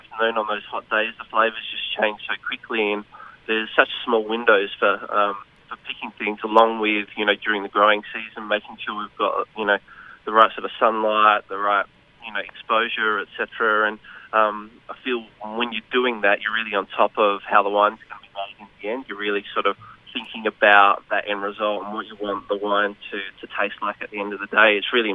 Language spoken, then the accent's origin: English; Adelaide, South Australia, Australia; now in Melbourne, Australia; No, I'm from Adelaide